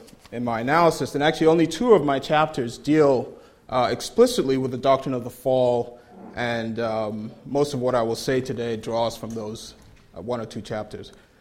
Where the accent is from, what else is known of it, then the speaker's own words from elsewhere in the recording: Nigeria; I say sense of humor because I'm Nigerian.